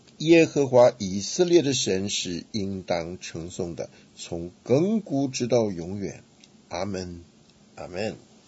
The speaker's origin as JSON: {"language": "Chinese", "country": "China", "said": "像我们中国人讲说投桃报李啊，礼尚往来啊"}